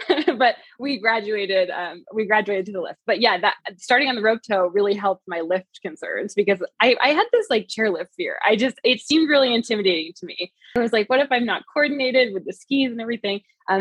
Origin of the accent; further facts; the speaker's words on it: Vermont, United States; So I grew up in Vermont. So I've always loved like being outside and that lifestyle